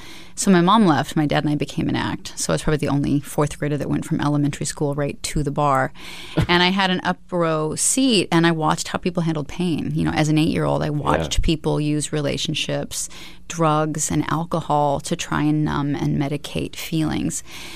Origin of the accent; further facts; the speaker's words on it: Alaska, United States; I was raised in Alaska. My family were pioneers, so they helped settle the state before it was a state.